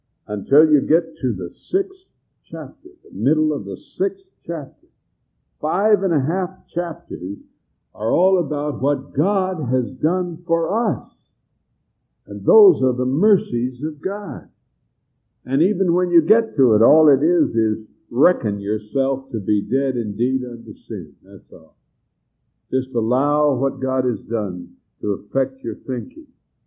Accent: Montana, United States; moved away as an adult; now in Chicago, United States; 45 years ago, I landed in the city of Chicago from my home state of Montana.

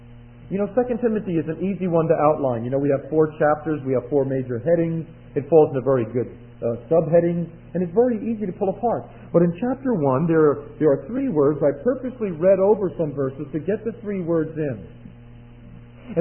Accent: Westbury, New York, United States; I remember as a young man growing up in Westbury, New York, Westbury, Long Island.

